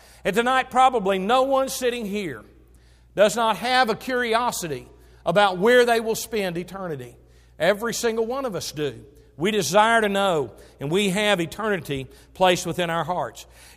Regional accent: Waco, Texas, United States; I grew up near Waco, Texas, and in an area where the testing of Air Force aircraft took place quite often.

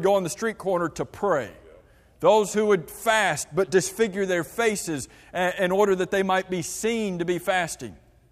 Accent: United States; born there; I'm an American citizen because I was born here.

